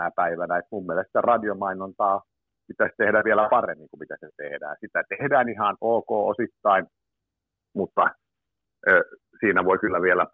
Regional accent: Tammisaari, Uusimaa, Finland; levytettiinkin Tammisaaresta, kun olen kotoisin, niin se oli aika vilkas musiikkikaupunki

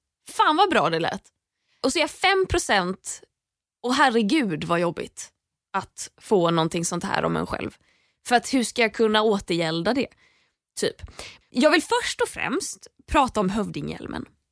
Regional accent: Gothenburg, Västra Götaland County, Sweden; accent: Gothenburg; För att jag är ju från Göteborg.

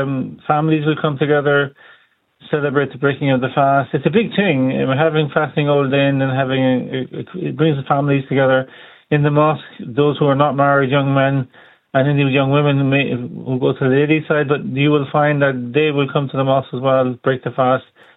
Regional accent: Ireland; I'm Irish, so those who are from the Arab worlds, from Pakistan or India, Bangladesh, who enjoy their type of food

